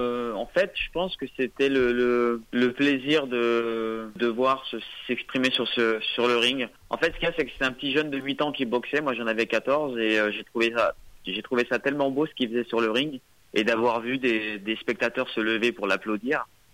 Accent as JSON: {"language": "French", "town": "Bourgoin-Jallieu", "region": "Auvergne-Rhône-Alpes", "country": "France", "tie": "born or raised there", "said": "Ouais, moi je suis né à Chauffleury, à Bourgoin-Jallieu. J'ai grandi là-bas jusqu'à mes 16 ans."}